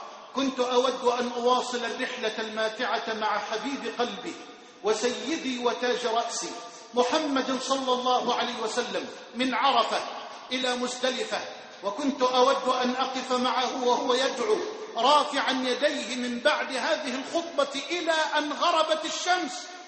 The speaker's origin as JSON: {"language": "Arabic", "country": "Egypt", "said": "اللهم اجعل بلدنا مصر أمنا أمانا سخاء رخاء"}